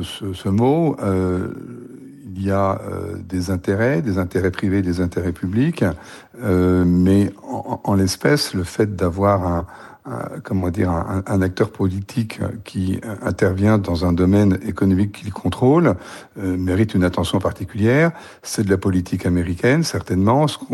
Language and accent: French; France